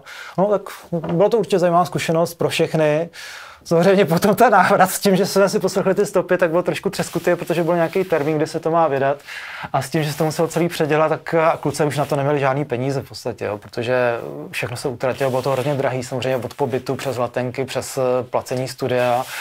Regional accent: Prague, Czechia; my jsme říkali, jsme z Prahy.

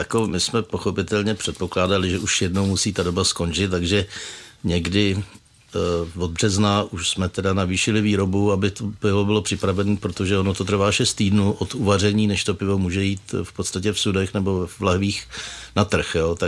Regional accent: Plzeň, Plzeň Region, Czechia; moved away as an adult; now in Jihlava, Czech Republic; Já jsem se narodil v Plzni a žil jsem až do svých 20 let na Plzeňsku, pak jsem teda šel studovat do Prahy

